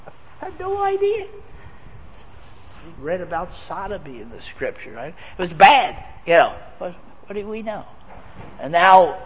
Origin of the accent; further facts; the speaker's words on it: Pennsylvania, United States; I remember growing up outside of Philadelphia as a boy, and we frequently went into the city to go to Wanamaker's or the Gimbel's